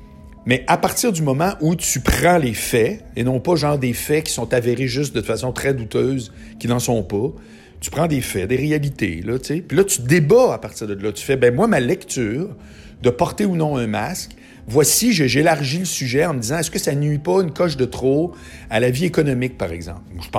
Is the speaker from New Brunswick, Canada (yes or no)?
no; Charlesbourg, Quebec, Canada; Puis je viens de Charlebourg.